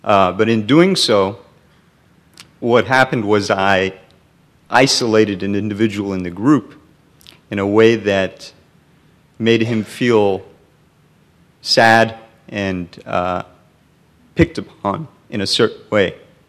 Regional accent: South Africa; I'm from South Africa and grew up in apartheid and in an environment where, you know, we weren't allowed to be in white beaches or white buses, etc., and separate. So we grew up in that.

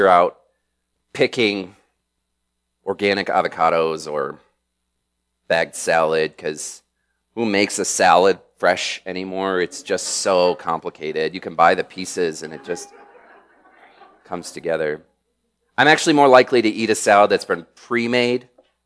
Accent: Michigan, United States; I grew up in Michigan, and if you've been there in the summer, it's worthwhile.

